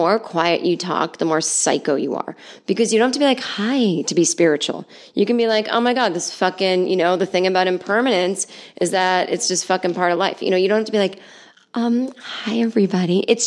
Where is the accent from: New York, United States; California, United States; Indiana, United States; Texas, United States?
California, United States; Los Angeles; I don't mean to sound like a jerk, but I'm from Los Angeles.